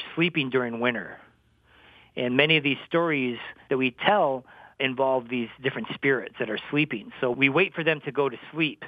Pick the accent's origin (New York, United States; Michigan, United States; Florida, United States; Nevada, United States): Michigan, United States; Cross Village; the story that was related to me as a child growing up in Cross Village.